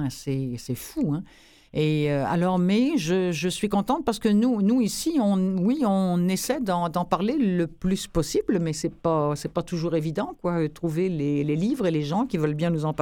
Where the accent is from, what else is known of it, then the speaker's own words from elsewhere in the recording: Trois-Rivières, Quebec, Canada; chez nous, à Trois-Rivières.